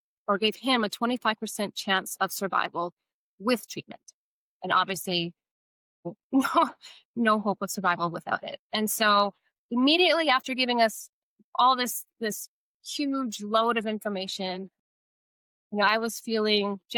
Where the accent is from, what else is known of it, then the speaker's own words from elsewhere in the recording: Canada; Well, I live in Calgary, Alberta, Canada. So I am Canadian.